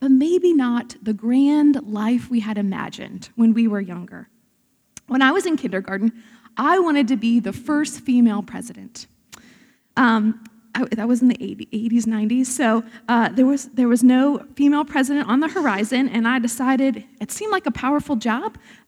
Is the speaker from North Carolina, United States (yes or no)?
no; Virginia, United States; So I grew up just outside of Richmond, Virginia, and it's a big art area.